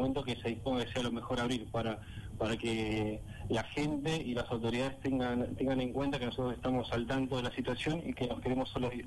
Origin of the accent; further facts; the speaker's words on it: Argentina; somos argentinos y bueno, mucha gente por ahí tenemos la costumbre de ser muy muy expresivos